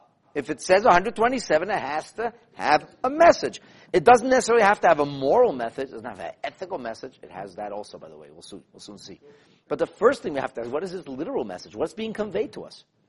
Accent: United States; I grew up in America. I never, by mistake, said 57.

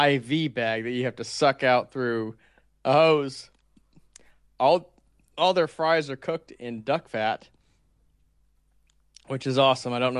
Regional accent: Indiana, United States; I think it's just because I grew up in Indiana, and Indiana is a big German population from early immigration in the 1800s.

